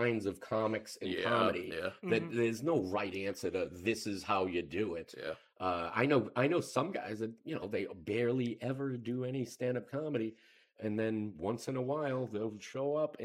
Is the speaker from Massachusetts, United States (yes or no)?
yes; Boston, Massachusetts, United States; I like the idea of telling a story, but I'm from Boston, and we were kind of came up in comedy where you got to have a punchline every couple of seconds.